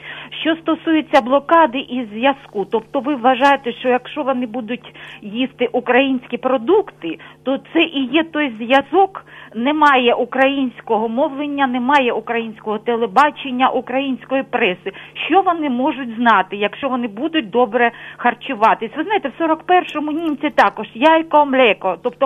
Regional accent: Luhansk Oblast, Ukraine; Я з Луганщини, з неокупованої Луганщини.

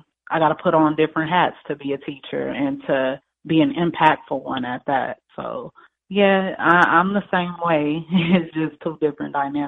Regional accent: Los Angeles, California, United States; Like you guys said, you know, I'm born and raised in Los Angeles. I'm a poet, author, and also an educator.

